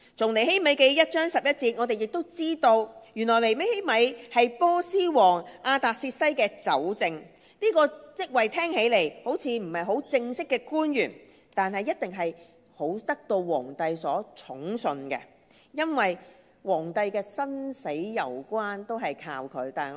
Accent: Hong Kong; 今天我们很多在座的中国人，但是可能我们都不是在中国内地出生的，我们在香港长大

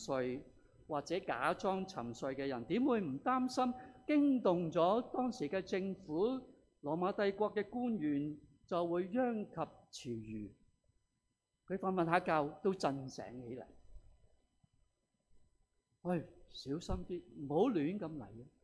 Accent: Hong Kong; 我哋香港人好明白一啲情況㗎。

